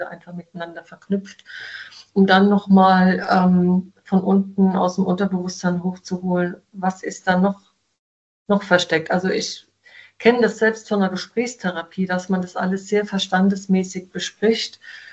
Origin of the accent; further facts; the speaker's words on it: Southern Germany, Germany; ich bin aus Süddeutschland, ich komme aus dem Odenwald